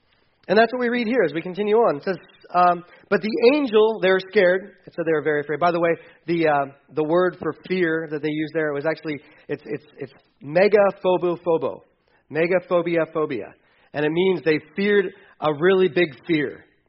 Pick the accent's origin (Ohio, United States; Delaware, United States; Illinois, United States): Delaware, United States; I grew up in the city. I grew up in Delaware.